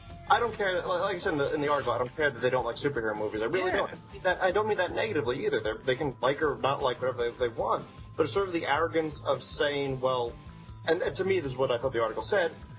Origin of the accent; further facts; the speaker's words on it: New York, United States; Listen, I'm from New York. We don't pay attention to anything past the Hudson.